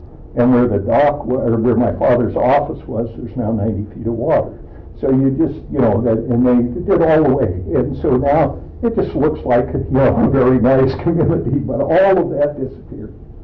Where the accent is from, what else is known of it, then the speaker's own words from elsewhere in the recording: Seward, Alaska, United States; No, I grew up in Seward, and actually lived there the whole time